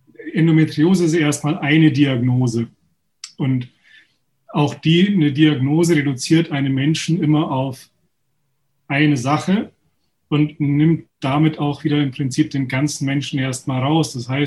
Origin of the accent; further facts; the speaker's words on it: Munich, Bavaria, Germany; komme aus München, bin geboren in München, praktiziere in der Nähe von München